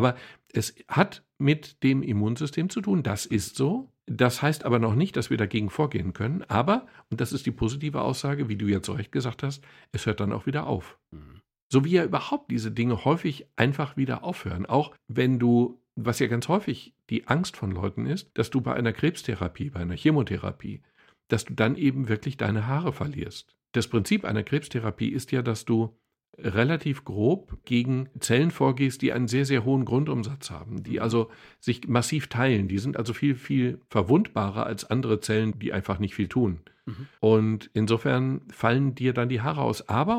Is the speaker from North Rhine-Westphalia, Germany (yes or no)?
yes; Dortmund, North Rhine-Westphalia, Germany; als Dortmunder ist mir natürlich Jürgen Klopp sehr vertraut